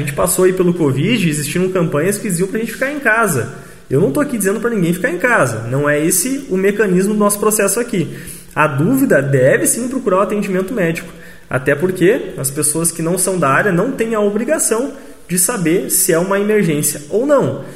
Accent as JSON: {"language": "Portuguese", "town": "Machadinho", "region": "Rio Grande do Sul", "country": "Brazil", "said": "que somos nós aqui de Machadinho."}